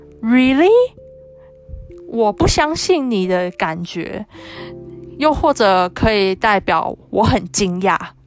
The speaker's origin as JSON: {"language": "Chinese", "country": "Taiwan", "said": "就是我们台湾人常用的句子。"}